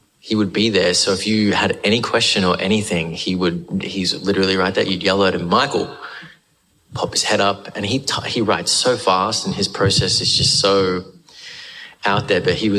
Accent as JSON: {"language": "English", "country": "Australia", "accent": "Australian", "said": "And on top of that, keep my Australian accent."}